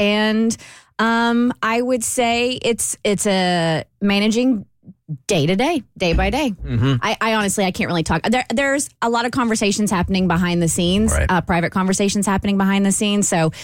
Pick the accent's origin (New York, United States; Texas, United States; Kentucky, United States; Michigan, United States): Kentucky, United States; Lexington; he was listening to us on Hot 102.5 in Lexington. Because we got in my hometown for a hot minute, and then they let us go.